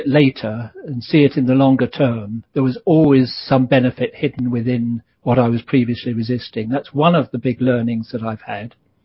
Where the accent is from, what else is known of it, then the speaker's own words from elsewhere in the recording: England, United Kingdom; I'm male, I'm English, I'm a journalist, I'm a family man.